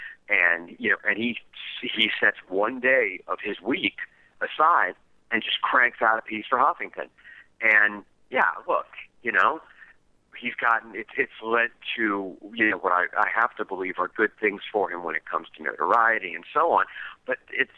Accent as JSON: {"language": "English", "town": "Miami", "region": "Florida", "country": "United States", "tie": "born there", "also_born_or_lived": "New York", "said": "I was born in Miami. I lived a long time in New York."}